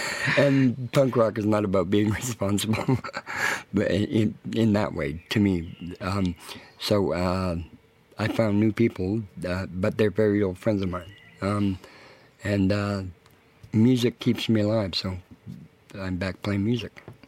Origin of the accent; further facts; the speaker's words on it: Edmonton, Alberta, Canada; Played with a couple other bands back in Canada, in Vancouver. I'm from Edmonton, but now I live on the coast, the north.